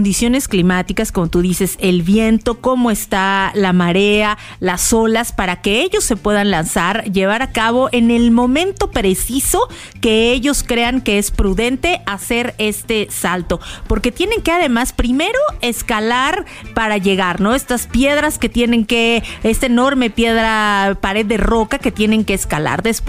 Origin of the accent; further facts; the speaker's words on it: Mexico; nosotros como mexicanos que hemos ido de visita a Acapulco